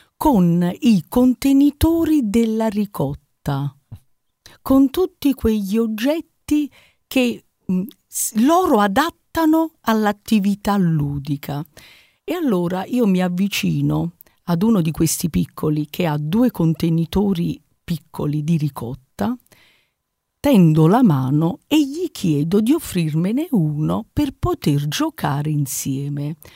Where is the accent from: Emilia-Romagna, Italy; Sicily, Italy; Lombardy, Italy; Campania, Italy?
Campania, Italy; Salerno; Io sono salernitana.